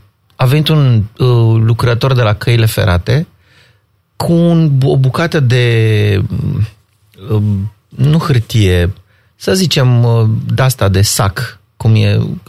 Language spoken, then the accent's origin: Romanian; Bucharest, Romania; born there; Sunt bucureștean după naștere.